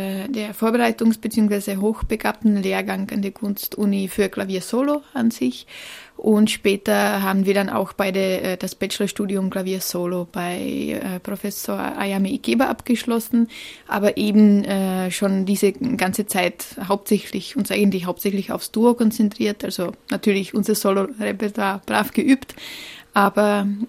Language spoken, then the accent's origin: German; Czechia; moved away; Also ich komme ja ursprünglich aus Tschechien.